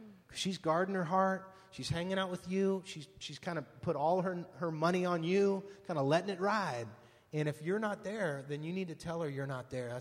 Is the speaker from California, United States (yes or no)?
yes; Fresno, California, United States; because I didn't grow up knowing the Lord, and I was far from God for a long time and grew up in Fresno.